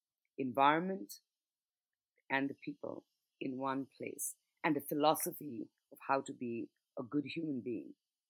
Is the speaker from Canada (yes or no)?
no; India; because, I mean, you know, I grew up in India.